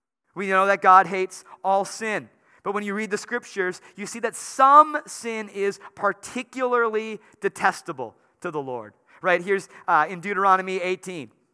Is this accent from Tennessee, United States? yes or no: no; Wisconsin, United States; It might surprise you, yes, we're from Wisconsin and we don't drink much milk.